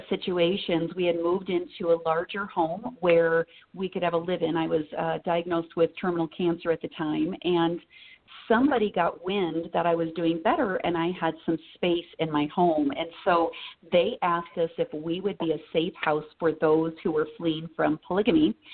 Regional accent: Nebraska, United States; now in Utah, United States; So we're from Nebraska, not from Utah, and my husband and I got transferred to Utah

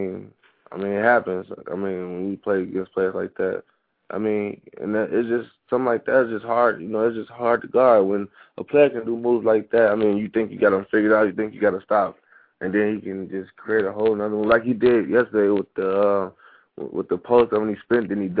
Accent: Michigan, United States; Not because I'm from Michigan

